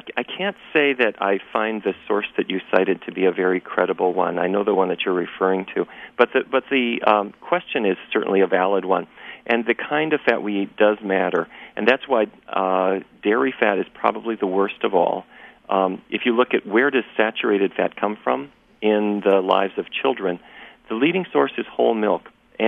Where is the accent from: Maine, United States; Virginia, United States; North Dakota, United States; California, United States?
North Dakota, United States; Fargo; I grew up in Fargo, North Dakota. And my grandfather was a cattle rancher.